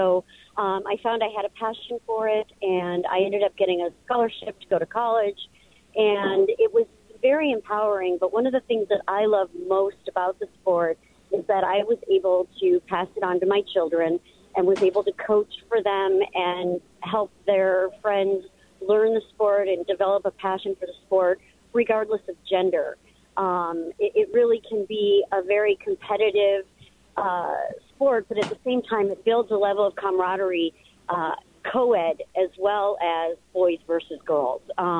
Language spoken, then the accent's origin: English; East Coast, United States; now in Wisconsin, United States; I grew up on the East Coast, and I'm a transplant, so I'm happy to see it growing here.